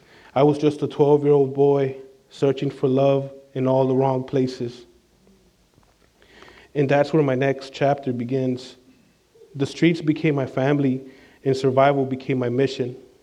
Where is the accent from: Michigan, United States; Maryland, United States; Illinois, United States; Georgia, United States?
Illinois, United States; Chicago; born there; I was born on January 25th, 1990, at Norwegian Hospital in Humboldt Park, Chicago, Illinois.